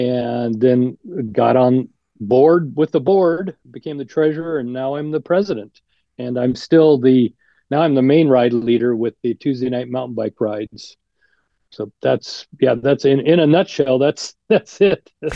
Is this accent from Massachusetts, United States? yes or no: no; Alaska, United States; Well, I grew up in Alaska, and I moved up to Fairbanks in 1989, and then I got involved with the cycle club.